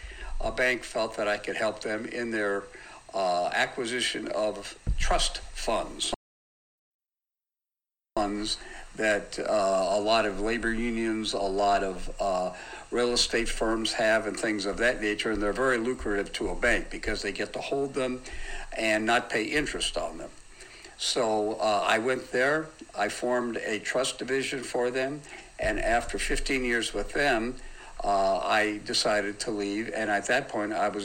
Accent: California, United States; I was raised back in California, back in the day when California, even though it was left-leaning, it was pretty much like every other state.

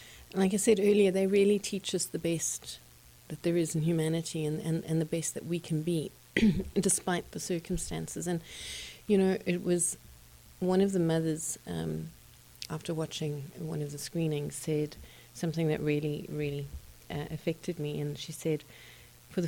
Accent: South Africa; also born or lived in Montreal, Canada; I was born in Montreal, but I grew up in South Africa.

